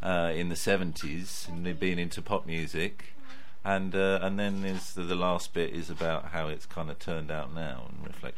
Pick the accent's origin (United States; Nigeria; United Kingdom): United Kingdom; Harrow, London; It's kind of, you know, my North London roots tune.